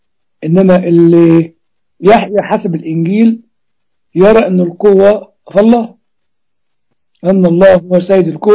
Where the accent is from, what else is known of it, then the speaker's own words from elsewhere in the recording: Egypt; also born or lived in Cambridge, United Kingdom; أنا مصري درست ابتدائي وثانوي ودخلت كلية الحقوق سنة، وبعد كده جت البعثة لجامعة كامبريدج ففضلت السفر